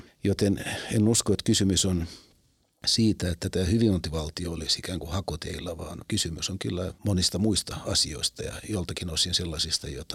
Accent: Vaasa, Ostrobothnia, Finland; Mä olin lapsena Vaasassa syntynyt aika vaatimattomiin oloihin

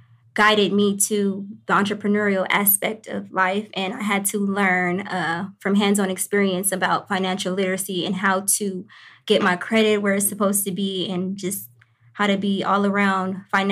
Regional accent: Los Angeles, California, United States; what inspired me is just everyday life growing up in the Crenshaw District.

